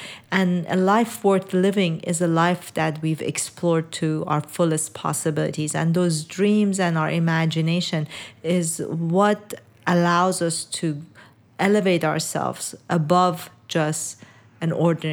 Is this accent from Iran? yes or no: yes; Iran; I was born in Iran and raised in Iran.